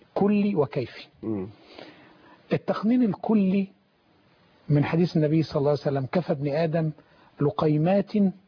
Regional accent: Egypt; الحقيقة احنا عندنا في مصر هنا احنا مش بعيد عن الاكل الصحي.

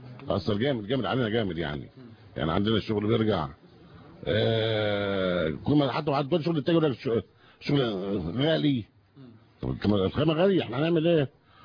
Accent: Egypt; لان عندنا في مصر انا بقول لك ايه بيع الخواجه

